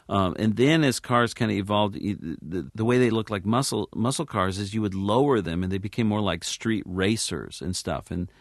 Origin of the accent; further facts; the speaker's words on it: Los Angeles, California, United States; I grew up in Los Angeles, and I think anybody born and raised in L.A., it's part of their DNA to kind of like cars.